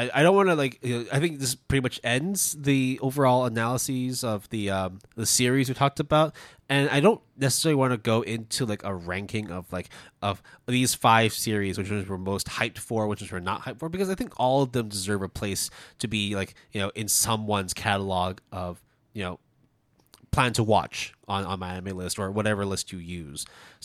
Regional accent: Canada; because I am Western, right? I am Canadian, born Chinese, right?

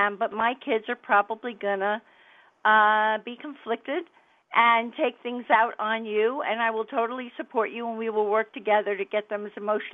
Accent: Miami, Florida, United States; I came from Florida, from Miami.

